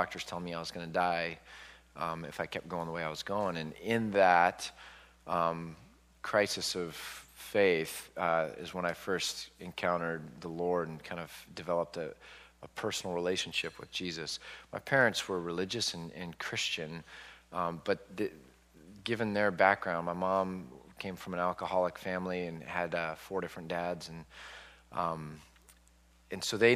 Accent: Milpitas, California, United States; So I'm a first-generation American. I grew up in Milpitas, which is just past San Jose, when I was a kid. So from 6 to 10 years old, I was in Milpitas.

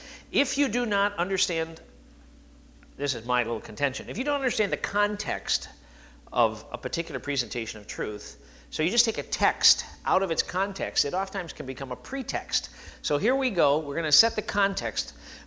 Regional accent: Midwest, United States; I grew up in the Midwest, in the heart of fundamental theology in the Midwest.

